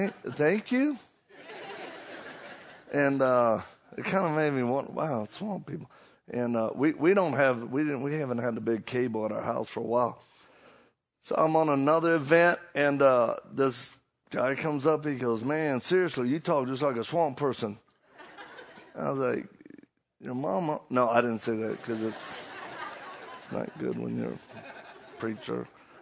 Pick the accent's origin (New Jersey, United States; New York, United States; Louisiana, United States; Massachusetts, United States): Louisiana, United States; I'm from Louisiana. I'm one of them Cajuns. And, I don't think I have an accent